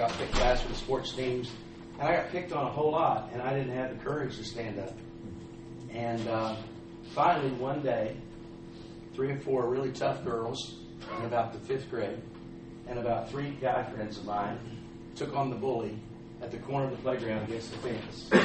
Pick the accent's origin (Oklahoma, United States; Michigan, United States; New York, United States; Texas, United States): Texas, United States; I'm from Texas, you think I'm smarter than that.